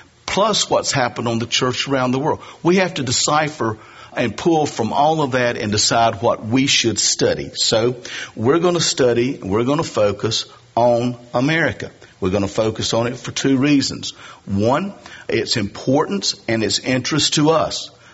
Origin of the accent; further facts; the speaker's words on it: United States; I'm coming to a period that I dearly love, and the reason is I'm American.